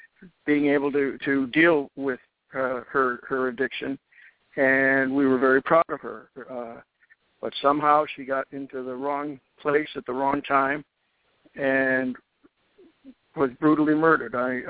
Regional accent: Middletown, Connecticut, United States; I was born and brought up in Middletown. My mother, my daughter, and I were all born in the same hospital at Middlesex Memorial Hospital in Middletown. I grew up there, went to Middletown High School, went away to college in Vermont

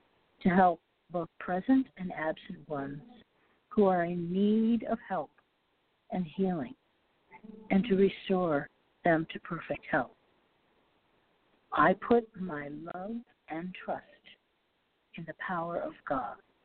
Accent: Ohio, United States; Next month, hopefully, I will be in Ohio. Yes, Ohio, my home state.

